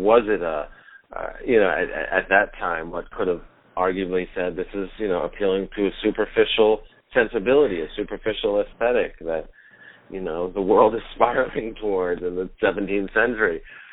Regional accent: New York City, New York, United States; I also feel as a New Yorker too, that Lower East Side is a very exciting scene.

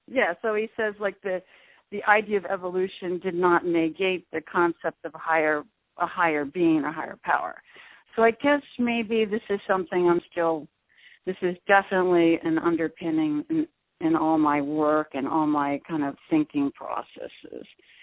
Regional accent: Baltimore, Maryland, United States; also born or lived in Chesapeake Beach, Maryland; Well, it's down near Washington, D.C. I grew up in Baltimore and Chesapeake Beach, Maryland.

